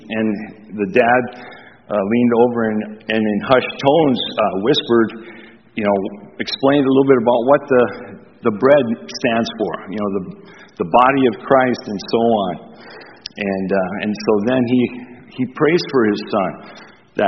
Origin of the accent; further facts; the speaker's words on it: Michigan, United States; I remember growing up in Upper Michigan where there was hundreds of inches of snow every year.